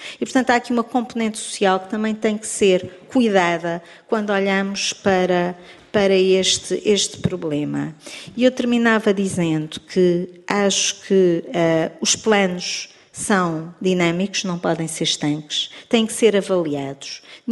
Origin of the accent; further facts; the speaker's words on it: Montijo, Setúbal, Portugal; Eu sou do distrito de Setúbal e eu sou do Montijo.